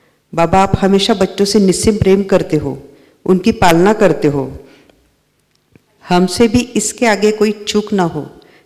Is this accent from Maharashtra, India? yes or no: yes; Buldhana, Maharashtra, India; मैं बुल्ढाणा से हूँ